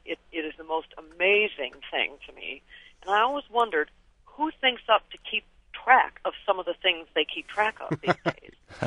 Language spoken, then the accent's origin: English; Chicago, Illinois, United States; I grew up in the Chicago area and am a diehard Cubs fan even now.